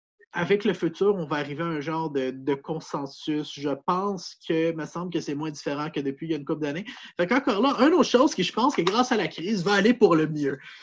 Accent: Quebec, Canada; il n'y a pas plus Québécois que moi par rapport à mes origines. Je veux dire, je suis Canadien, Français d'un côté, j'ai de la descendance anglaise de l'autre côté, j'ai de la descendance française et amérindienne.

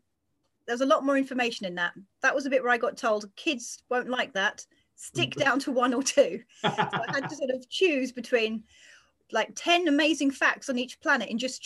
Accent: England, United Kingdom; I'm from England, and in England we have a important exams called the GCSEs.

